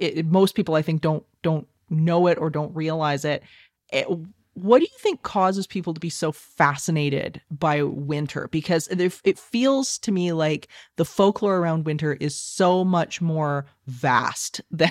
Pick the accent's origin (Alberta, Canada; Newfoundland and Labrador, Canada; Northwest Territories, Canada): Alberta, Canada; I'm from Alberta. So, and in Alberta, it's the Canadian mirror of Wisconsin, basically, is what it is. And it's cold and oftentimes very snowy